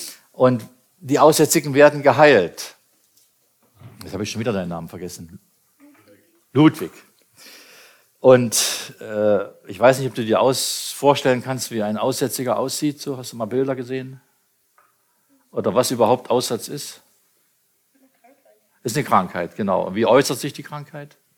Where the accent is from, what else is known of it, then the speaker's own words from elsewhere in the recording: Brandenburg, Germany; ich komme ja aus der Uckermark und da gibt es kaum Christen und es gibt überhaupt keine christliche Lebensweise